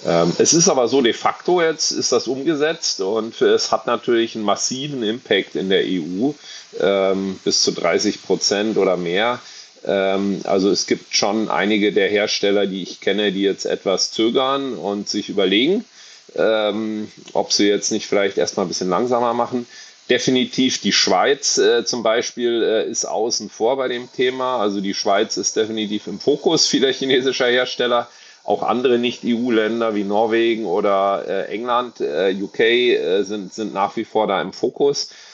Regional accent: Germany; Ich komme auch aus Deutschland, habe auch kein Interesse daran, dass es der deutschen Automobilindustrie schlecht geht.

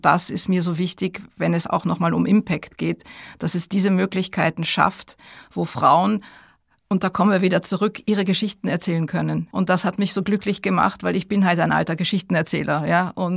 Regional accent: Düsseldorf, North Rhine-Westphalia, Germany; now in Austria; Also ich bin Beute-Österreicherin, ich bin eigentlich Deutsche, ich bin in Düsseldorf geboren und aufgewachsen, bin dann 1987

